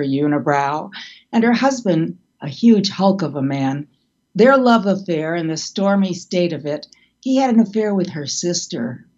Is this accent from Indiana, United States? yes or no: no; Milwaukee, Wisconsin, United States; the series about Jeffrey Dahmer, killer cannibal of my hometown Milwaukee